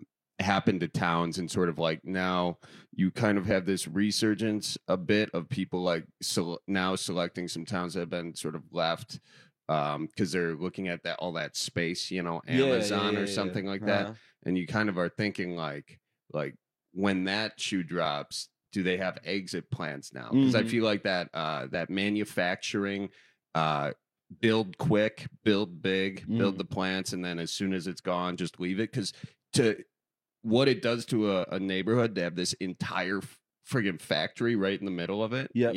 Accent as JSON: {"language": "English", "town": "Milwaukee", "region": "Wisconsin", "country": "United States", "tie": "born or raised there", "said": "I grew up in the suburbs of Milwaukee."}